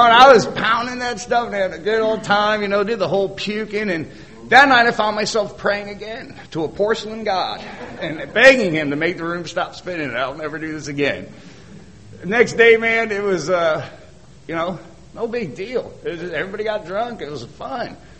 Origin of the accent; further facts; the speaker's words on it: Quad Cities, Midwest, United States; I grew up in the Midwest, a couple hours from Chicago, a place called the Quad Cities.